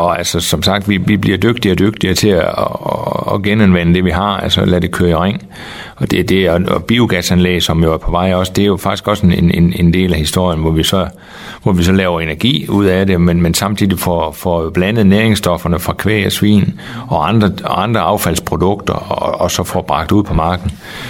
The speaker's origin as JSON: {"language": "Danish", "region": "North Denmark Region", "country": "Denmark", "said": "Og så er vi jo nordjyder, så er vi vendelboer, ikke?"}